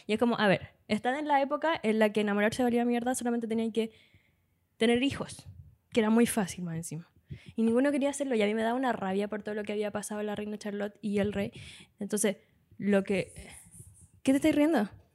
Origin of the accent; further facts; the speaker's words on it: Linares, Maule, Chile; De chiquitita, como yo soy de Linares, tenemos un patio allá.